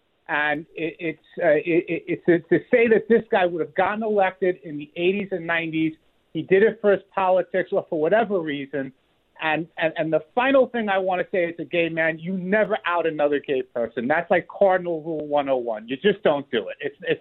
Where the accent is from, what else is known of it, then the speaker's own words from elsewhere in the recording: Queens, New York, United States; I grew up in Queens in the 80s and 90s.